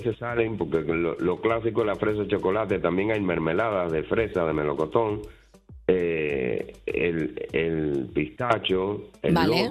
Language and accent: Spanish; Havana, Cuba; moved away as an adult; now in Aranjuez, Spain; Sí, yo llegué a Aranjuez en el 2001. Mm. y yo en La Habana era profesor